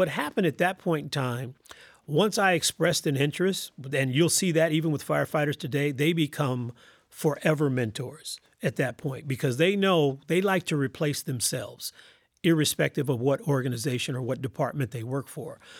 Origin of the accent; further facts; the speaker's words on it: Compton, California, United States; I was very fortunate where I grew up in Compton, where my dad still lives.